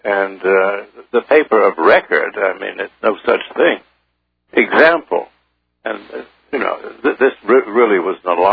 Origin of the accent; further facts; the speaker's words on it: Washington, District of Columbia, United States; I was brought up in Washington, D.C., my grandfather, in my grandfather's house.